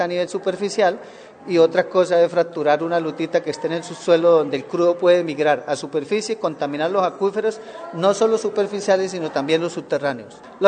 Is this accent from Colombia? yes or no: yes; Colombia; como colombiano siento por encima de mi diploma como ingeniero de petróleos mi cédula de ciudadanía.